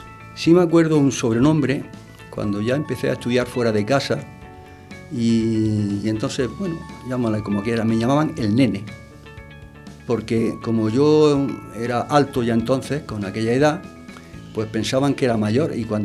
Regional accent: Almería, Andalusia, Spain; also born or lived in Ourense; Y nací en Orense. Y a pesar de este acento que tengo, pues yo soy gallego de pura cepa. Lo que pasa es que mi padre lo trasladaron a Almería y me he criado en Almería.

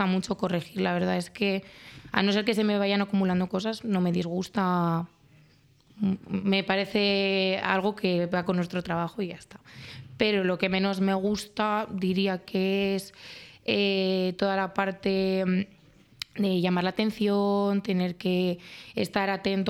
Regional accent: Torrelavega, Cantabria, Spain; mi ciudad natal, que es Torrelavega, no tiene mucho interés

